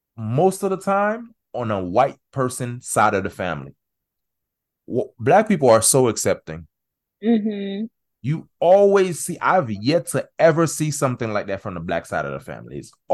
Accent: Miami, Florida, United States; I tell people all the time, I was raised in Miami, man.

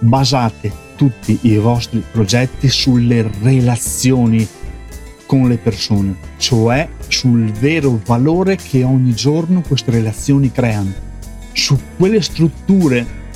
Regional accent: Veneto, Italy; accent: Venetian; siamo tutti e due veneti, se poi dall'accento non l'avete capito che sono veneto

